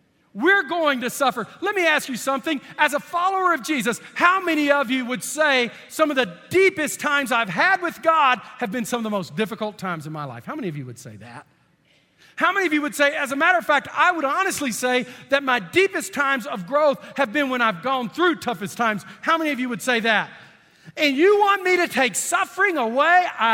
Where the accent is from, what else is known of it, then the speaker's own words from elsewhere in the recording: Texas, United States; You know, I'm 22. I'm from East Texas.